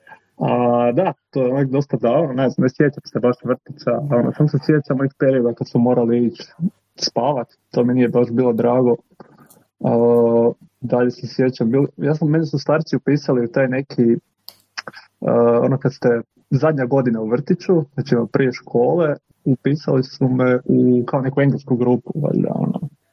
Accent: Velika Gorica, Zagreb County, Croatia; Ja sam vam inače iz Velike Gorice, tako da sam tamo išao u vrtić.

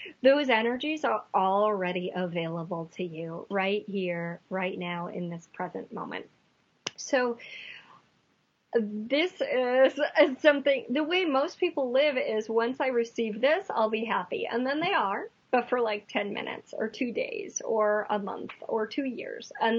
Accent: Midwest, United States; now in Maui, United States; And I'm in the Midwest. I'm from the Midwest. I'm on Maui. So forgive me for saying you guys. That's just how I grew up.

